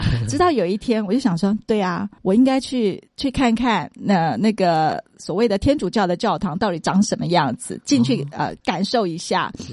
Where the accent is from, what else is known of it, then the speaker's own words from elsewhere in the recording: China; 因为男儿膝下有黄金，这是我们中国人的想法